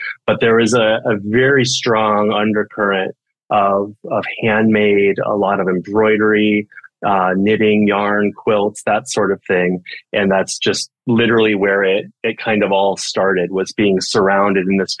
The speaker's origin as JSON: {"language": "English", "region": "Texas", "country": "United States", "tie": "born or raised there", "said": "I'm a native Texan. I grew up in Central Texas, kind of in a rural area outside of Austin"}